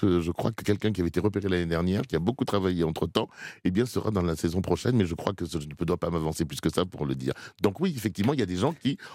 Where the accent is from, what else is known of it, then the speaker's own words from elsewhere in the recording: Saint-Céré, Occitanie, France; born there; je suis né en France.